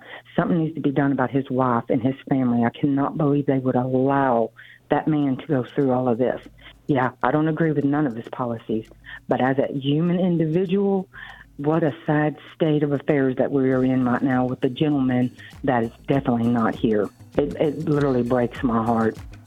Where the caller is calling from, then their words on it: Arkansas, United States; I'm calling from Arkansas.